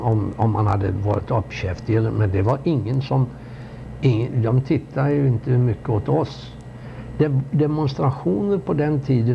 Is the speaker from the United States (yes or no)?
yes; Chicago, Illinois, United States; Men så fort de börjar på att få veta att vi var från Chicago, då drog de sig undan lite, undan för undan, du vet.